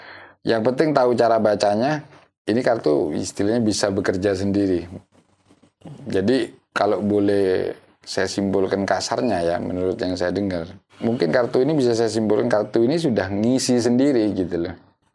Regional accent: Bondowoso, East Java, Indonesia; saya kan asli dari Bondoso gitu, jadi masa kecil di situ

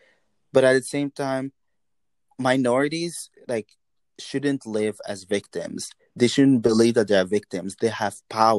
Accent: Lebanon; when I grew up in Lebanon

